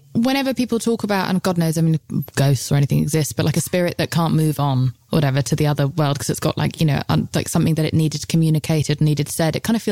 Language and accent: English; United Kingdom; especially as British people, like, it's so amazing to hear someone just kind of strip themselves of their shame.